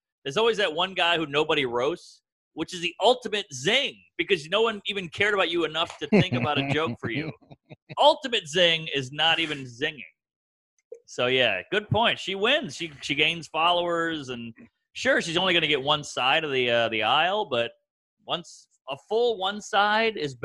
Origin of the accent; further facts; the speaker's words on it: Southern United States, United States; I'm also from the South. A lot of Catholicism, a lot of Christianity down there.